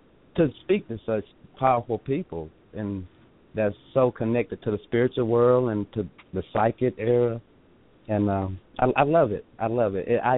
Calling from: Carrollton, Georgia, United States; I'm calling from Carrollton, Georgia.

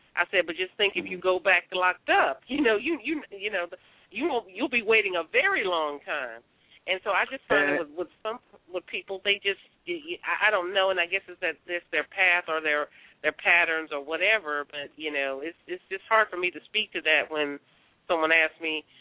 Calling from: Houston, Texas, United States; I'm calling from Texas, right outside

